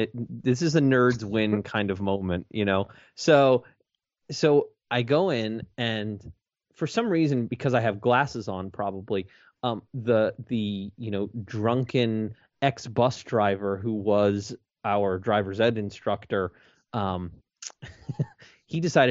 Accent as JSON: {"language": "English", "region": "Maryland", "country": "United States", "tie": "born or raised there", "said": "No, I grew up in Maryland."}